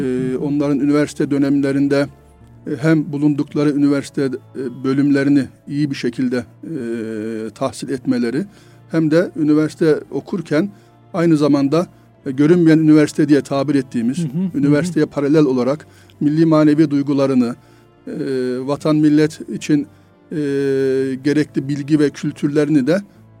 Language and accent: Turkish; Sivas, Turkey; born there; now in Istanbul, Turkey; Sivas doğumluyum. İmam Hatip Lisesi mezuniyetinden sonra İstanbul'da Marmara Hukuk mezunu olup İstanbul'da kalanlardanım.